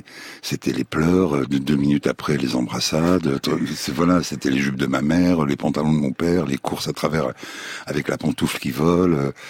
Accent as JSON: {"language": "French", "town": "Paris", "region": "Île-de-France", "country": "France", "said": "Moi je suis parisien, j'étais ici, je suis un petit français, je voulais vivre ici, c'est mon pays quoi."}